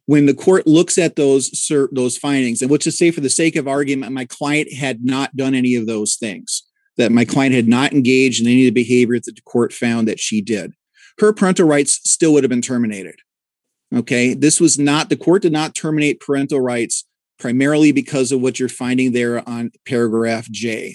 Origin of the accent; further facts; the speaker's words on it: Wheaton, Minnesota, United States; I'm an attorney from Wheaton, Minnesota, representing the appellant